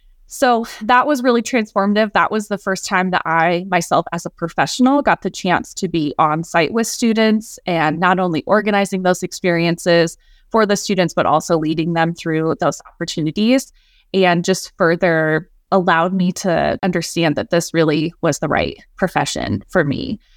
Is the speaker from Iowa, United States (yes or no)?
yes; Iowa, United States; So I grew up in Iowa, and I ended up settling on Central College, which is a small private college in Iowa with a long history in study abroad.